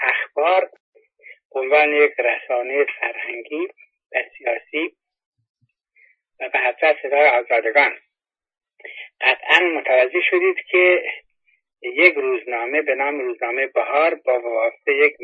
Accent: Iran; ما همه ایرانی هستیم

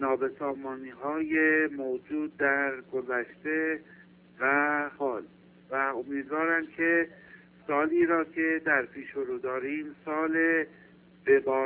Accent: Tehran, Tehran Province, Iran; از تهران هستم و آرزوی روزگاری خوش برای شما و سایر دوستان رو دارم

